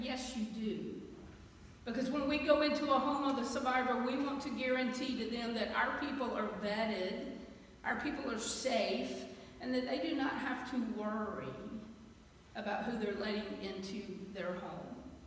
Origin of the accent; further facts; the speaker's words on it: Alabama, United States; I grew up in Alabama. So instead of saying South Alabama, we call it Lower Alabama.